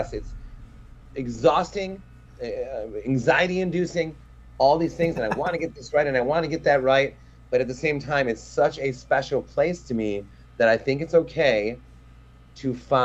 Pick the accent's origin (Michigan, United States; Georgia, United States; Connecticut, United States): Michigan, United States; I'm this dude from Michigan and I'm in this New York party